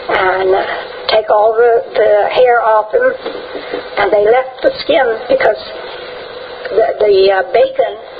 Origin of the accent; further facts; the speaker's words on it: Chincoteague, Virginia, United States; Well, at the age of 5, I was milking cows by hand. We had no electricity.